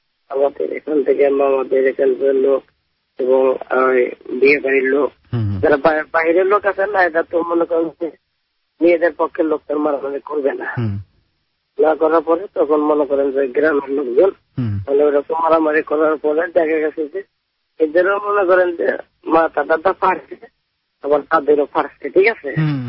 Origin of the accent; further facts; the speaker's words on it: Sirajganj, Rajshahi Division, Bangladesh; now in Gazipur, Bangladesh; এইতো ভাই, আমি গাজীপুর থেকে বলছি। আমার দেশের বাড়ি সিরাজগঞ্জ।